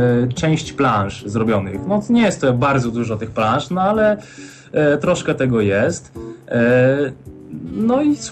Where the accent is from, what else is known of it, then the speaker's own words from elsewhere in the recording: Kielce, Świętokrzyskie Voivodeship, Poland; sam jestem z Kielce, studiuję w Krakowie